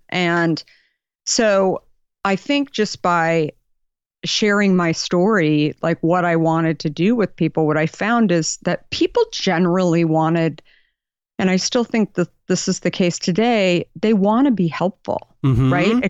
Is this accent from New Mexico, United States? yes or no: no; Arizona, United States; And, you know, I grew up in Arizona. My family, I was the last of five kids, super middle class.